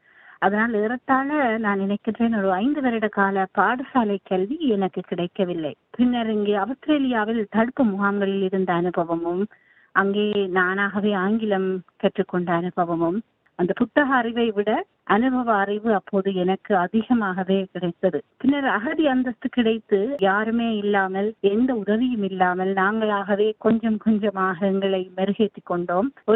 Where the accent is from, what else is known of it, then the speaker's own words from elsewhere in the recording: Sri Lanka; நான் இலங்கை தமிழ் பின்னணியைச் சேர்ந்தவர். இலங்கையில் அந்த இறுதி போரில் சிக்கி அதன் வலிகளையும் படுக்களையும் சுமந்தவர்களில் என்னுடைய குடும்பமும் நானும் அடங்குவோம்.